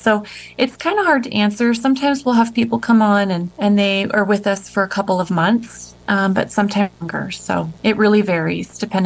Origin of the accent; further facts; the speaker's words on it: Washington, United States; Yeah, so I grew up in Washington, but my family lives out here.